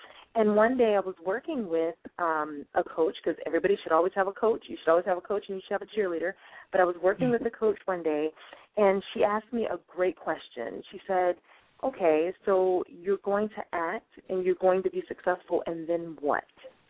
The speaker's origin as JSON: {"language": "English", "region": "the South", "country": "United States", "moved": "yes", "lives_now": "Los Angeles, United States", "said": "And I'm originally from the South, And I had these big dreams"}